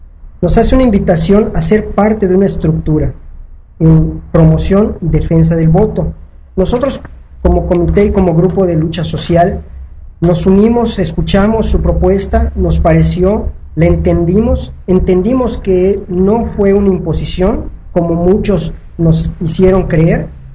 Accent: Mexico

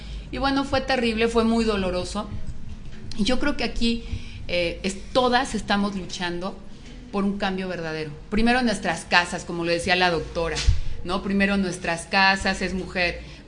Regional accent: Mexico; eso nos debe doler como mexicanos

